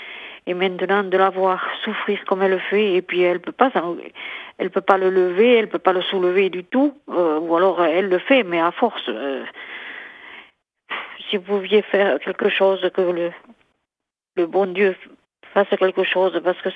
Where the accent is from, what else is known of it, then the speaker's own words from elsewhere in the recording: Occitanie, France; parce que je suis de l'Aveyron, à côté de Villefranche-de-Rouergue.